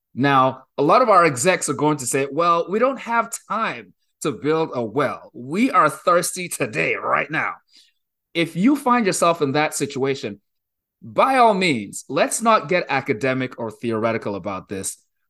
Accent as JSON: {"language": "English", "country": "Nigeria", "tie": "born or raised there", "said": "I grew up in Nigeria in a fairly large city, a city of 4 million people in Nigeria."}